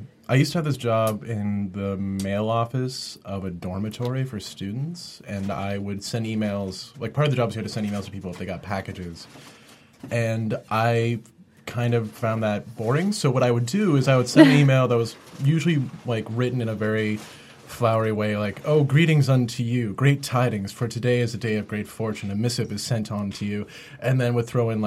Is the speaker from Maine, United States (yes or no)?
yes; Maine, United States; also born or lived in Berlin / China; now in Brooklyn, United States; Like, I grew up in Maine and then moved to Berlin for a little bit and moved to China for, like, a spell.